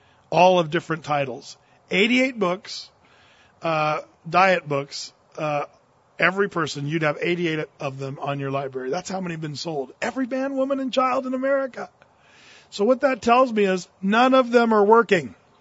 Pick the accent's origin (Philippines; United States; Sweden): United States; Portland, Oregon; Because, you know, we come from Portland, Oregon, and we're like, okay, there's the Willamette, there's the Columbia, and there's the Jordan.